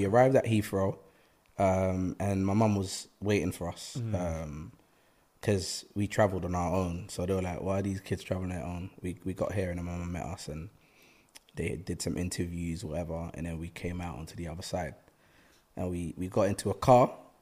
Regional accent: Ghana; moved away; growing up in Ghana

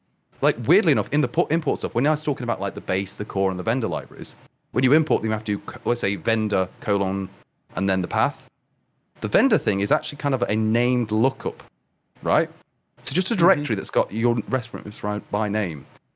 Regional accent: England, United Kingdom; No, it's just because us English people can pronounce T's.

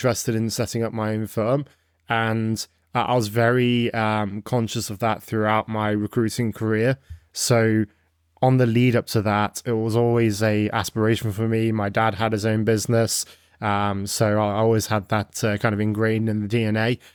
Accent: Nottingham, East Midlands, United Kingdom; moved away as an adult; now in Canada; Yeah, so originally from Nottingham in the UK. So I was born and raised there. And I've been in North America for the past 10 and a half years, 11 years now. Came here in end of 2013.

